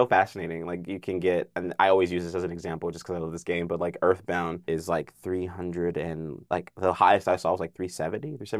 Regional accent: Carson, California, United States; Carson. I grew up out here. I grew up in Carson. So I've lived in Carson for most of my life, like until like a few years ago.

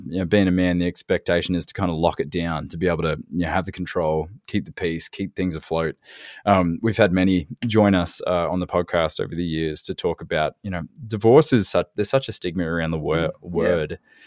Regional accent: Gold Coast, Queensland, Australia; the Gold Coast, which is my hometown

